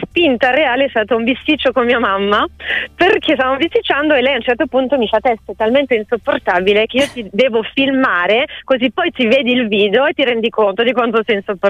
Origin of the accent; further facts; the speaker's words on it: France; Italian is a second language; moved away as an adult; now in Italy; io sono francese, sono arrivata in Italia a 21 anni